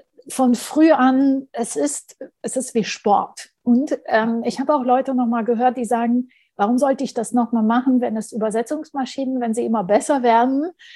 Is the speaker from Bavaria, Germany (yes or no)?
no; Berlin, Germany; Ich bin Berlinerin